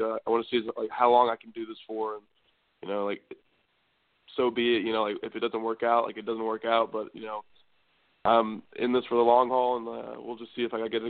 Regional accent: Allen, Texas, United States; Allen is a one high school town, and I had the fortune to play in that stadium and my senior year.

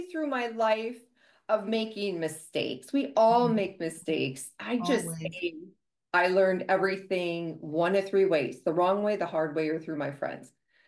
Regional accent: Wisconsin, United States; I was born here in Wisconsin, where I now reside again in my hometown. And we grew up dairy farming, milking cows, baling hay, picking rocks.

